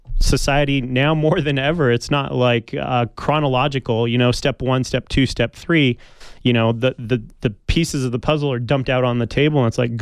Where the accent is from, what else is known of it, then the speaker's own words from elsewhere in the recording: California, United States; now in Tucson, United States; I'm originally from California, been here now, 7 years, but here in Tucson